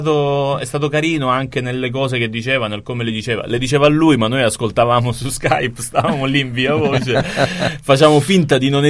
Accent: Syracuse, Sicily, Italy; born there; Zona Siracusa, brava, provincia di Siracusa, io sono nato a Siracusa.

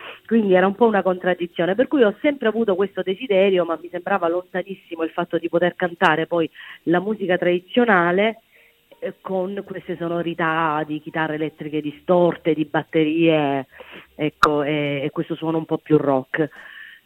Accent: Lecce, Apulia, Italy; io non sono nata con la musica popolare, essendo leccese

